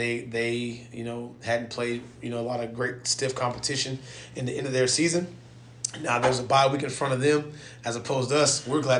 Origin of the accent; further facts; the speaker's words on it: Georgia, United States; we're from South Georgia, and we hit you in the face every single snap